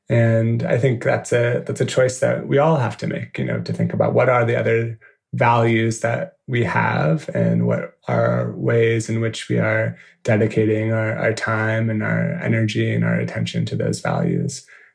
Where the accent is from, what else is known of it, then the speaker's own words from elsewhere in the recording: San Francisco, California, United States; a recruiter reached out to me about a job offer at a design agency based in San Francisco in my hometown.